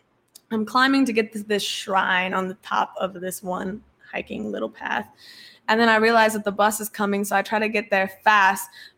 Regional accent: Indiana, United States; growing up in Indiana, where we don't really have much going on at all, it seems like so much is so memorable.

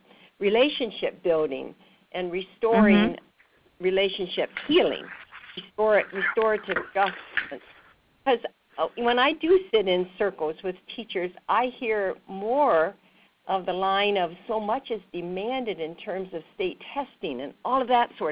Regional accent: Tiffin, Ohio, United States; Hi, I'm from Tiffin, Ohio, and I've been out of the classroom for children for quite a while as a full-time teacher

